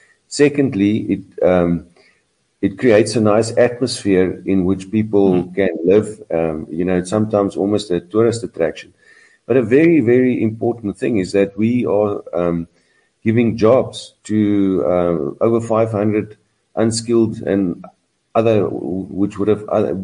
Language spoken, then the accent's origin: English; South Africa; I'm proud that I'm from South Africa.